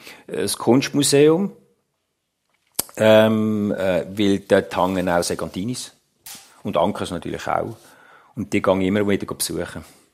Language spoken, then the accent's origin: German; Reigoldswil, Basel-Landschaft, Switzerland; ich komme aus Reigutschwil, das ist bei der Wasserfall, aus dem Basel-Land und ein kleines Dorf.